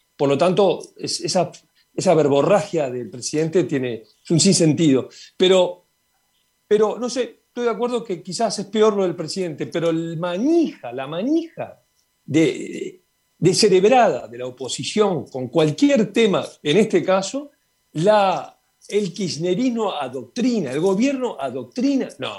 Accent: Uruguay; como uruguayo lo digo

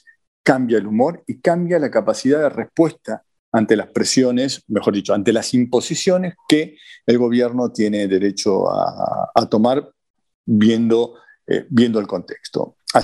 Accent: Buenos Aires, Argentina; Pero soy porteño y viví el año pasado allá

